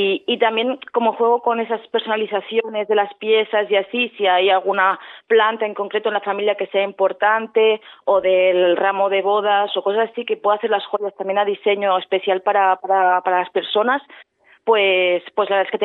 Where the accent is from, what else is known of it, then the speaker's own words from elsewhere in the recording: Barcelona, Catalonia, Spain; yo vengo de Barcelona, que es una ciudad preciosa, pero venimos sobreestimulados